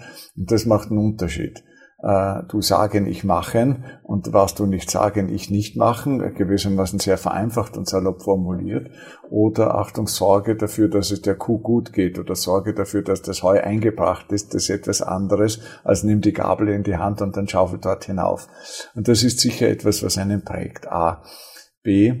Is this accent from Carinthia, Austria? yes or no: no; Seekirchen, Salzburg, Austria; also born or lived in Obertrum am See; Ich bin aufgewachsen auf einem Bauernhof. Ich bin geboren in Obertrum am See, weil meine Mutti von dort kam. Bin aufgewachsen in Seekirchen, im Grunde von den ersten Kindheitsbeinen auf einem Erbhof.